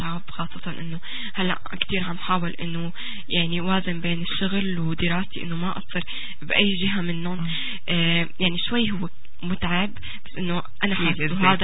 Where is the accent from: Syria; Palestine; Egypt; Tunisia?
Syria; also born or lived in Saudi Arabia; now in Canada; وبعدين يعني تركت لما طلعت سافرت من سوريا تركت، وبعدين عشت بالسعودية 3 سنين بدون عزف